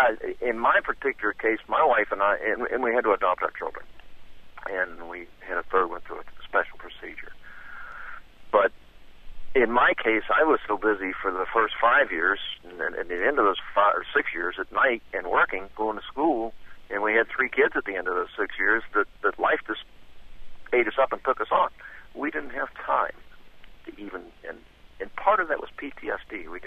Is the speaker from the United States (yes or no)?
yes; Kentucky, United States; I told them I was from Kentucky and liked to hunt.